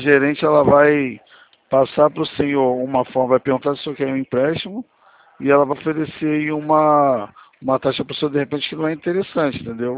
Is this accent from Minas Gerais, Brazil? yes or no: no; Rio de Janeiro, Brazil; Sou daqui de Campo Grande.